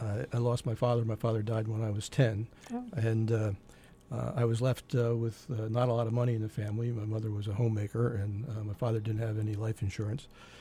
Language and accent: English; Pennsylvania, United States; I was born and raised in the Lehigh Valley, and I've lived in the Valley for 60 of my 65 years.